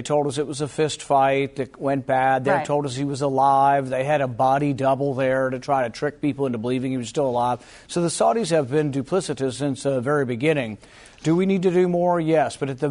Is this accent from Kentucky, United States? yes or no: yes; Kentucky, United States; If Senator Mitch McConnell from my home state will allow a vote